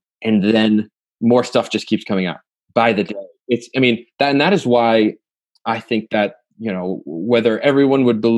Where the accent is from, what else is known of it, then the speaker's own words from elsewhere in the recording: Michigan, United States; watching those protests in my home state of Michigan in the state capitol